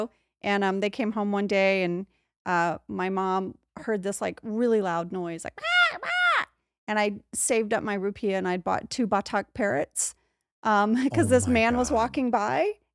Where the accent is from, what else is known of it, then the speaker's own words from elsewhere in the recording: United States; Yeah, I'm American.